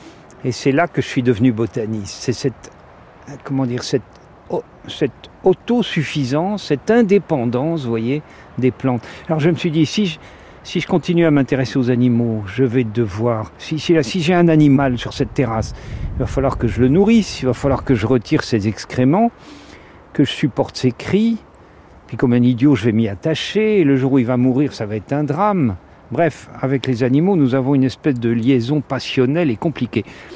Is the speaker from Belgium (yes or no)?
no; Paris, Île-de-France, France; J'étais au Quartier Latin, puisque je suis parisien, je faisais mes études à la Sorbonne.